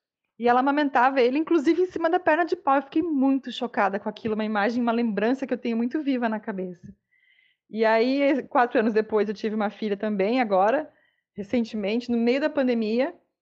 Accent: Paraná, Brazil; moved away as an adult; now in Rio de Janeiro, Brazil; Eu sou do Paraná, né? Então eu conhecia o carnaval só na versão turística do carnaval, digamos assim.

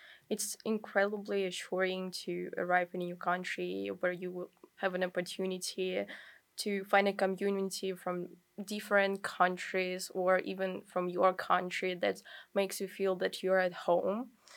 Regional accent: Kyiv, Ukraine; English is a second language; now in United States; I'm from Ukraine, the city center Kyiv.

